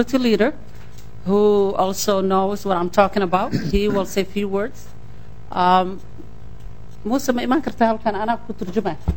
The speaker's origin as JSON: {"language": "English", "country": "Somalia", "tie": "born or raised there", "lives_now": "United States", "said": "I'm born and raised in Somalia, but I'm here as a first-generation immigrant in America, especially the state of Minnesota."}